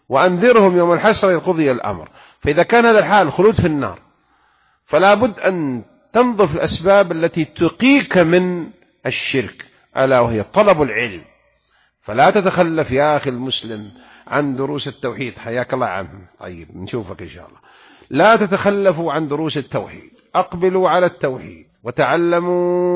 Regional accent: Saudi Arabia; سجلت بلدنا المملكة العربية السعودية أأمن دولة بالعالم

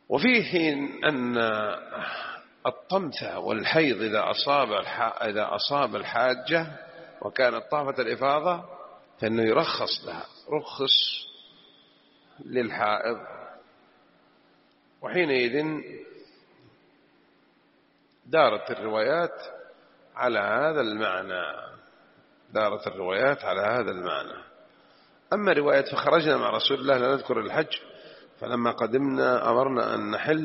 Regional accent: Hejaz, Saudi Arabia; ها في أشياء عندنا في الحجاز تشبهها إلى الآن باقية

